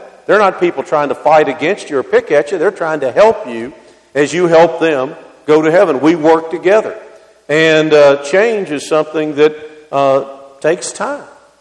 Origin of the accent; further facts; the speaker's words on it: Louisville, Kentucky, United States; I grew up in Louisville, Kentucky, and there were quite a bit of prejudice that went on in a whole lot of different directions.